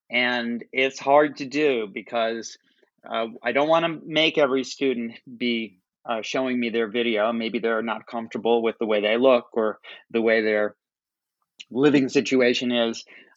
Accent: Chicago, Illinois, United States; Well, I was born and raised in Chicago to an unusual family.

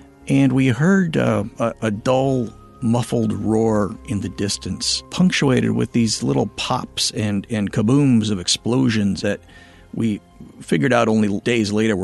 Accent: Santa Rosa, California, United States; came back to start a family and careers in Santa Rosa, raised my daughters there to adulthood. It's my hometown.

